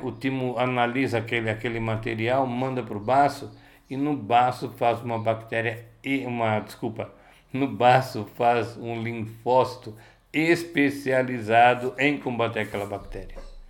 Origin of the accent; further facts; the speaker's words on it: São Paulo, Brazil; moved away; Vim de São Paulo, aqui para Minas Gerais, porque eu também queria uma saúde melhor.